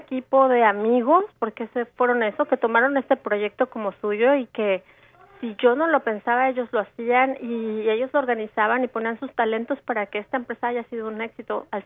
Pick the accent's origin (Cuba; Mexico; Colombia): Mexico; somos 4 mujeres mexicanas, ¿no es cierto?